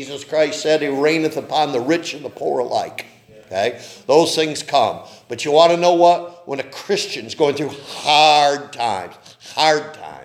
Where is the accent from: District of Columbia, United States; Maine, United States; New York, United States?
Maine, United States; Machias; where I grew up in Machias, we had a swamp in front of us. We had a swamp behind us. We had cattle on 4 sides of us.